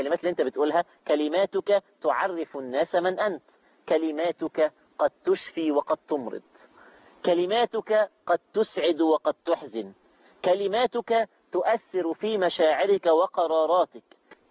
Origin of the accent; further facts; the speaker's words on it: Egypt; جملة دارجة عندنا في مصر